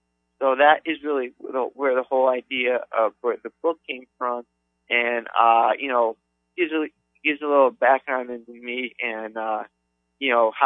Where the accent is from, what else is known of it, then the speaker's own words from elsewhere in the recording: Cleveland, Ohio, United States; growing up, I was from the Cleveland area, so I was a big fan of the Cleveland Indians